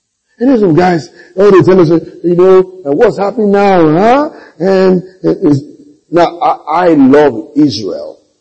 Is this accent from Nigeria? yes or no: yes; Nigeria; Now I'm talking about Nigerian, I'm a Nigerian.